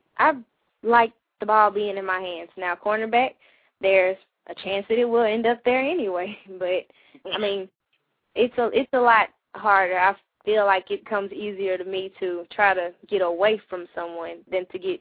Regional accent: Marshall, Texas, United States; also born or lived in Texarkana; I'm number 5, and I play wide receiver. I grew up in Texarkana, moved to Marshall when I was pretty little. And, I mean, I've been living here.

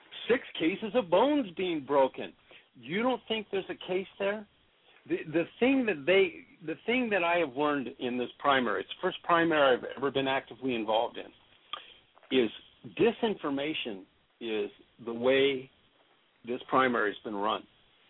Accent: Alaska, United States; Because I'm from Alaska, or like I said, was half my life in Alaska, and what they did to her in that state of Alaska, that where she finally resigned, and I mean I lived right there in Juneau, in the state capital, for half my life.

